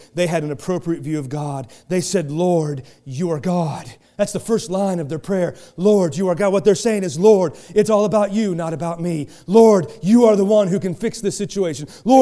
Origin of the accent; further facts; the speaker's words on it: Kansas City, Missouri, United States; When I was growing up in Kansas City, there was a radio station called KY102.